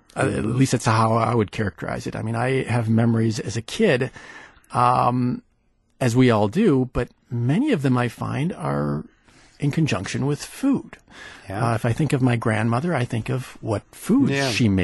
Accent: Madison, Wisconsin, United States; the reason why I came back here is, one, I grew up in Madison

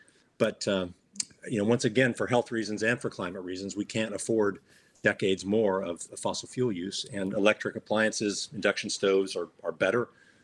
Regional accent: Chicago, Illinois, United States; now in California, United States; I live in California. I grew up in Chicago in the Midwest.

